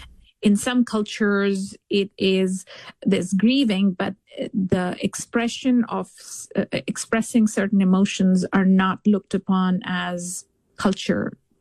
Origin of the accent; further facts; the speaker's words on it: India; I come from India, and there is a sense of a lot of times men are taught also not to cry.